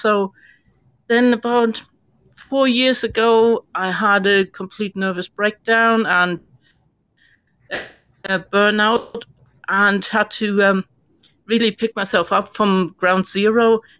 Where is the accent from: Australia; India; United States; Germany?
Germany; moved away as an adult; now in United Kingdom; ended up in the UK because I'm originally from Germany, and met my husband here and decided on the spur of the moment to stay in the UK to my family's distress. And here we are 30 years later